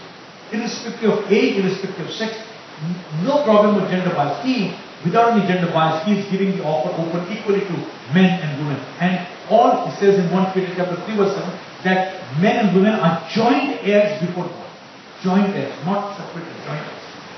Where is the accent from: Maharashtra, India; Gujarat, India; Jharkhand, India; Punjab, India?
Gujarat, India; So, I told you I come from Gujarat. My wife comes from Chennai.